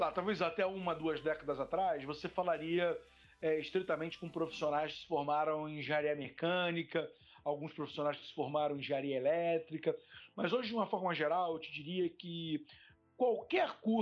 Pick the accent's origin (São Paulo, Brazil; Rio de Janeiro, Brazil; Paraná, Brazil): Rio de Janeiro, Brazil; Sou carioca, né? Então, na origem no Rio de Janeiro